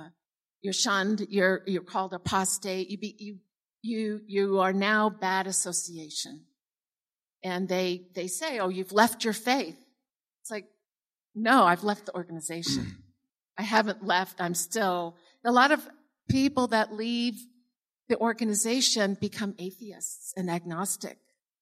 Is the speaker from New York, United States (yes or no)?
yes; New York City, New York, United States; And I grew up in New York City, where it's a melting pot, and you know, you're around all different types of people.